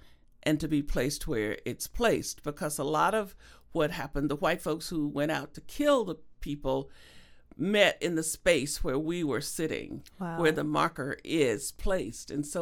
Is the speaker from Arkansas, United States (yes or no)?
yes; Arkansas, United States; I'm from Arkansas, and I grew up in that region where this happened. I grew up about 30 miles from where this happened in 1919, though I was born a lot later. And my father was a sharecropper. I picked cotton in Arkansas.